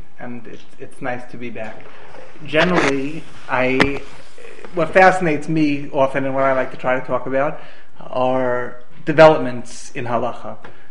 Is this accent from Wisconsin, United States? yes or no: no; New York, United States; moved away as an adult; now in Israel; I grew up in New York, went to YU, made Aliyah 7 years ago, roughly.